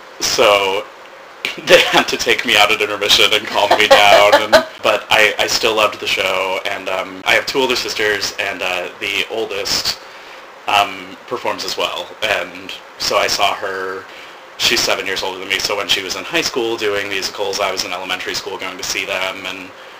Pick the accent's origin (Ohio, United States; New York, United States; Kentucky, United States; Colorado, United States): Colorado, United States; Denver; I'm from Denver originally, and we saw everything that came through the Beale Theater there.